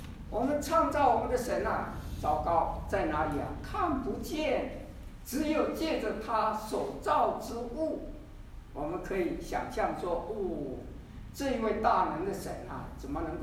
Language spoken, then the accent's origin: Chinese; Taiwan; 我是从台湾来的，我知道台湾啊，哇，三步一小庙，五步一大庙